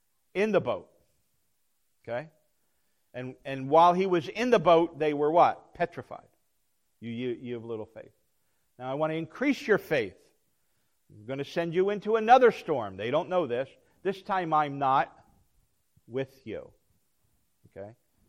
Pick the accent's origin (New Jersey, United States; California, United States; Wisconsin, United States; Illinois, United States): New Jersey, United States; I grew up in New Jersey and we had the Jersey Devil, you know, not the hockey team, but, you know, the real Jersey Devil.